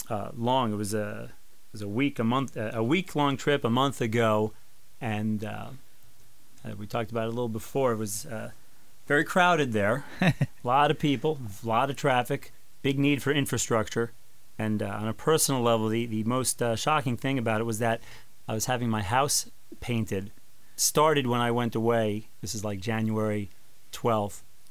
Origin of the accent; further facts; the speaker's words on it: New York, United States; I'm originally a Yankee fan. I'm from New York.